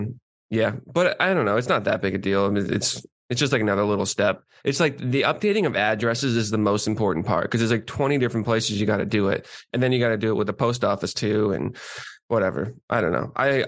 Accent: Massachusetts, United States; Not even Boston, like the South Shore, like the three or four towns around my where I grew up.

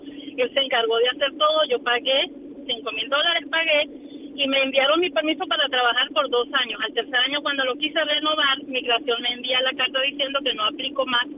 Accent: Venezuela; pero yo soy venezolana. Obviamente en mi pasaporte aparezco como venezolana.

